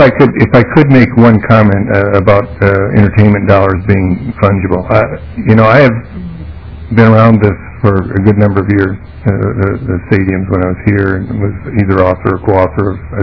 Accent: South Dakota, United States; I don't want to go into my log cabin story about how I grew up in South Dakota

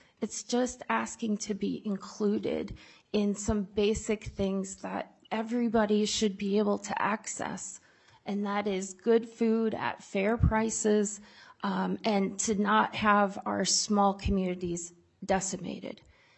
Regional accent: New London, United States; I'm from New London. I'm born, raised, have lived there. I'm a proud farm kid.

